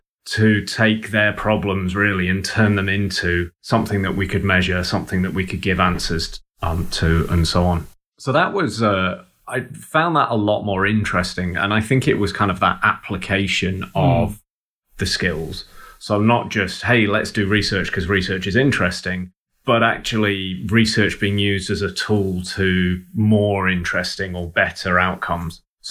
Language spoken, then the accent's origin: English; England, United Kingdom; now in Toronto, California, United States; No, so I grew up in England, in the UK.